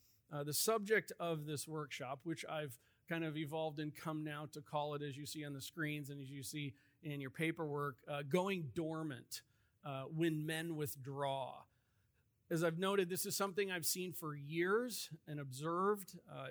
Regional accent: Midwest, United States; I'm from the Midwest.

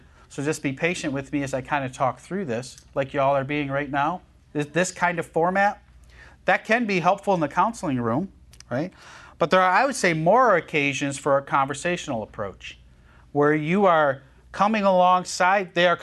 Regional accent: Buffalo, New York, United States; I grew up in Western New York in the Buffalo area, and we got lots of snow.

